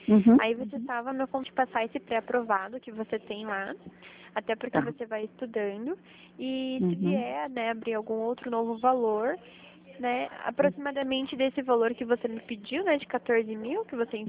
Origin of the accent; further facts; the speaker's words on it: Curitiba, Paraná, Brazil; A gente é aqui de Curitiba.